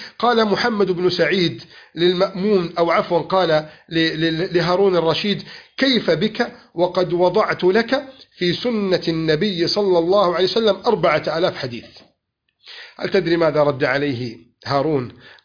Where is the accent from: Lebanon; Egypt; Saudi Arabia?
Egypt; بلدنا مصر